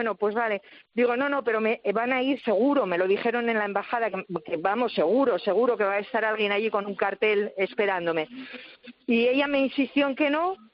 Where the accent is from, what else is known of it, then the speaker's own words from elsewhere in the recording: Oviedo, Asturias, Spain; Soy de Oviedo, que hay un nivel de oftalmología muy alto